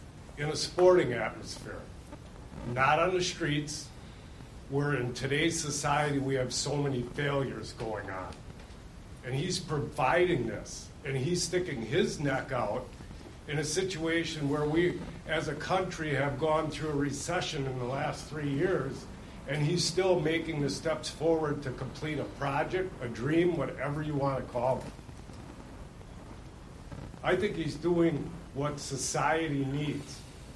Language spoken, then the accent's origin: English; Hartland, Wisconsin, United States; I'm from Heartland.